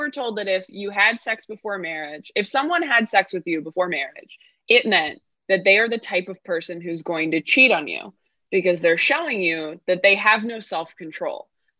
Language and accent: English; California, United States; also born or lived in Riverside County; I'm from California. I grew up like up by Sacramento.